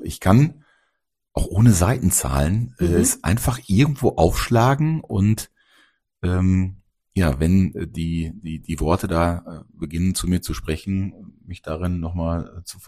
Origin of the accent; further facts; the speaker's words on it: Datteln, North Rhine-Westphalia, Germany; ich hatte das Buch ja auch gefunden in Datteln, in meinem Heimatort